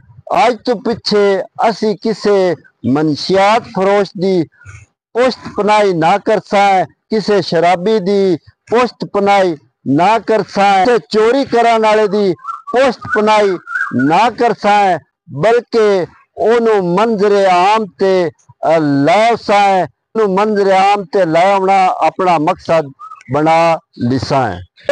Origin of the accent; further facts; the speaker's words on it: Chiniot, Punjab, Pakistan; ਸਾਡਾ ਜ਼ਿਲ੍ਹਾ ਚਨਿਓਟ ਹੈ ਨਾ